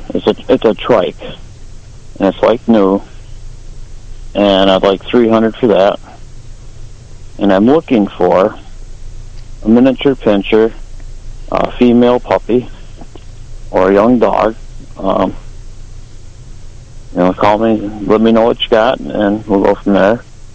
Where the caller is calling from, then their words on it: Sandusky, Ohio, United States; I'm calling from Sandusky.